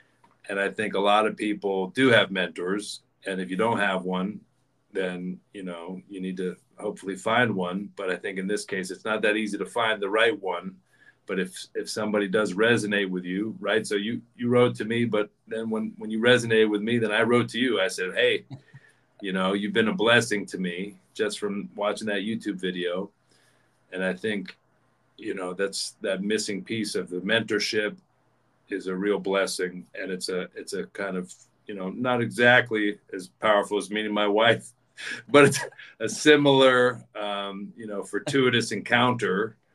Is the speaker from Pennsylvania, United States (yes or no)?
yes; Pittsburgh, Pennsylvania, United States; I am from Pittsburgh. So I'm from a blue collar city, at least.